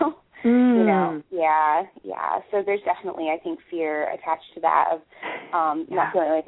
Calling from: Vermont, United States; I'm actually calling from Vermont.

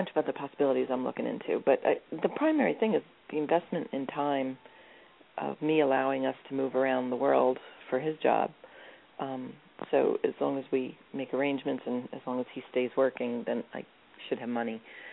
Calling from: Pennsylvania, United States; Well, Pennsylvania.

